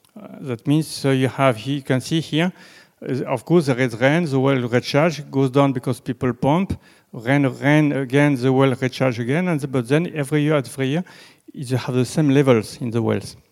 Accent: France; accent: French; English is a second language; So you can follow my English, my French accent, yes?

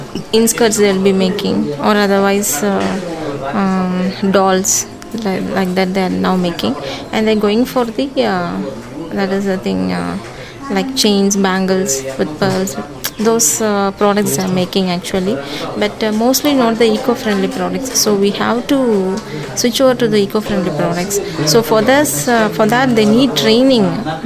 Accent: Thiruvarur, Tamil Nadu, India; English is a second language; I'm from Trivarur.

